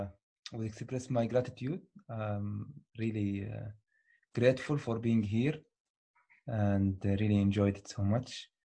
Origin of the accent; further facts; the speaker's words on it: Saudi Arabia; I was born in Saudi Arabia, grew up there. My family was practicing Islam, Muslims